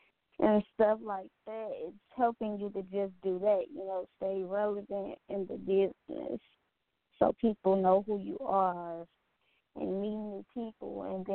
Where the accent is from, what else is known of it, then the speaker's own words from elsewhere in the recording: Indiana, United States; Like, yeah, I was raised in Indiana, but I'm an Atlanta maid.